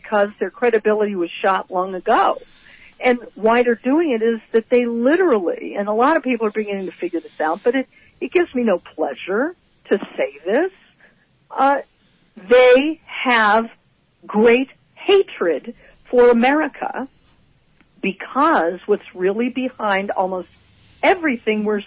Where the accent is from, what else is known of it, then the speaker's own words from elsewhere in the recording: Denver, Colorado, United States; also born or lived in New York / Los Angeles; I'm in northern Colorado. Denver is my hometown, even though I lived in New York and L.A. and other places.